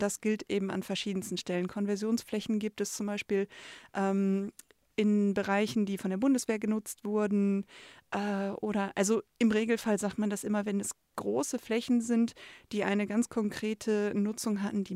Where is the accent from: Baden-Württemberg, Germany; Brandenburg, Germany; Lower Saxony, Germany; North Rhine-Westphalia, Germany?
North Rhine-Westphalia, Germany; Duisburg; ich bin in Duisburg groß geworden und zwar ziemlich nah beim Landschaftspark Nord.